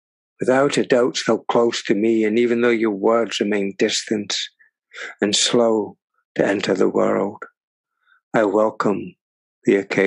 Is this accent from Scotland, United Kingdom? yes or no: yes; Scotland, United Kingdom; I come from Newport-Sligo in the northeast of Scotland.